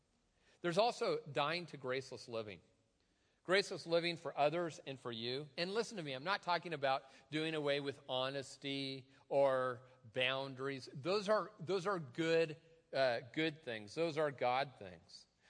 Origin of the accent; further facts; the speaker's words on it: Tacoma, Washington, United States; I've told you before, I'm from the Cultural Center of the Universe, Tacoma, Washington.